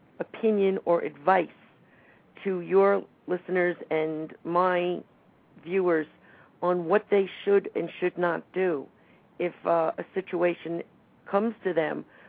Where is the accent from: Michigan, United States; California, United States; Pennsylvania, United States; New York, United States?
New York, United States; Yes, and as a New Yorker, I think we all need to be prepared